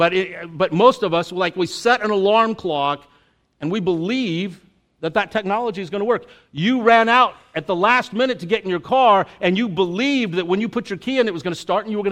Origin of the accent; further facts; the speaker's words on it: El Paso, Texas, United States; we grew up in El Paso, man.